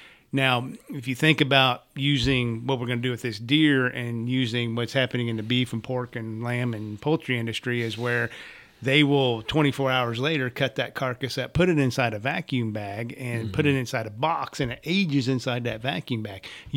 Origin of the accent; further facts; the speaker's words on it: Illinois, United States; I don't know where I grew up in Illinois, you know, I don't know what it is. I think it's a state law in Illinois